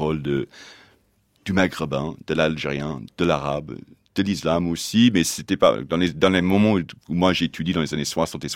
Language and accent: French; United States; French is a second language; moi, en tant qu'Américain, que je sois constamment en train de critiquer la France